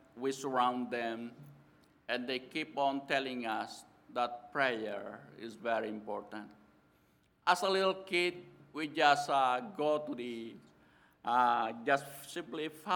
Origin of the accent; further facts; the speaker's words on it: Philippines; English is a second language; In the Philippines, we have so many dialects. Every single Filipinos at least know how to speak at least 3 to 4 dialects.